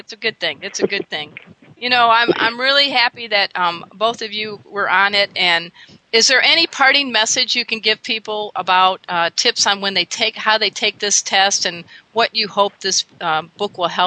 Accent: Crown Point, Indiana, United States; I never thought growing up in Crown Point, Indiana, that I would be destined to be proclaimed Cat Writer of the Year

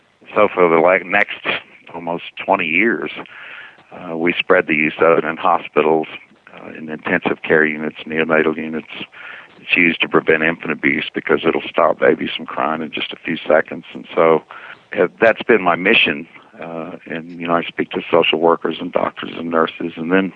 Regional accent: Muscle Shoals, Alabama, United States; I went back to my hometown in Muscle Shoals, Alabama, and got in the music business

